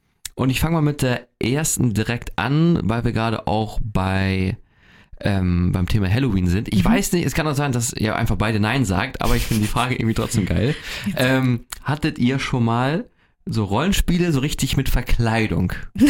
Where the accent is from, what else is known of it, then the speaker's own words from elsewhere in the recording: Kiel, Schleswig-Holstein, Germany; ich komme ja aus Kiel